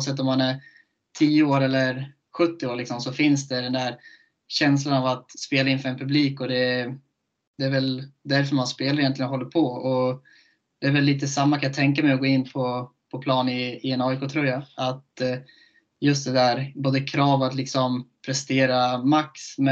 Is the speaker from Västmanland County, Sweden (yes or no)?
yes; Köping, Västmanland County, Sweden; Jag är från Köping och det är ju... En och en halv timme till Stockholm.